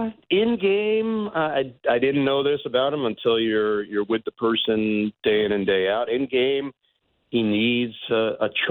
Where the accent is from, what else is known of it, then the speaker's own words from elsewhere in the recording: New York City, New York, United States; I grew up in New York, grew up about 10 minutes from Shea Stadium